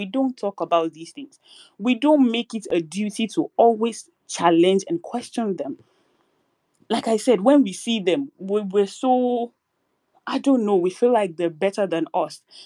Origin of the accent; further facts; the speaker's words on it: Nigeria; I am a Nigerian, I am a citizen of this country.